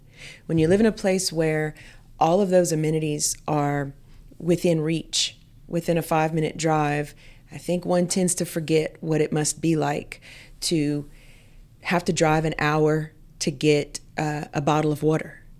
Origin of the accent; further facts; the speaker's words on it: Cameron, Louisiana, United States; When I grew up in Cameron, there were multiple pharmacies, for example.